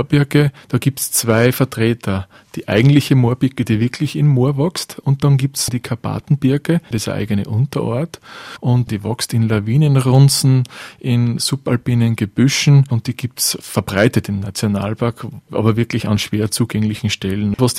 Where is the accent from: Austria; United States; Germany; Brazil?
Austria; Bei uns in Österreich gibt es von den baumförmigen Birken zwei Arten